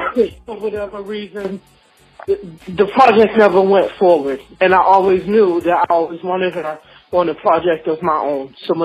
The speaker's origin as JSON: {"language": "English", "town": "Boston", "region": "Massachusetts", "country": "United States", "said": "I'm from Boston, Massachusetts, and … is another artist that's here in Boston, Mass."}